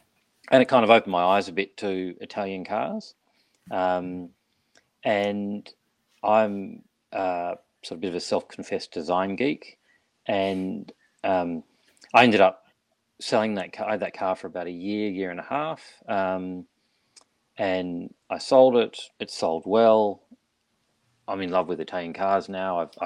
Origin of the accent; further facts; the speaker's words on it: Geraldton, Western Australia, Australia; Growing up in Geraldton